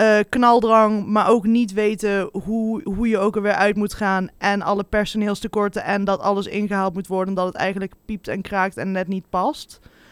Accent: Limburg, Netherlands; Ik ben een Limburger.

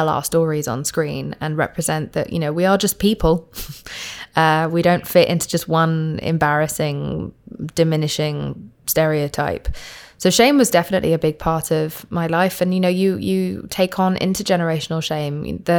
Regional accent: United Kingdom; I'm from Britain. And I'm from Pakistan and India

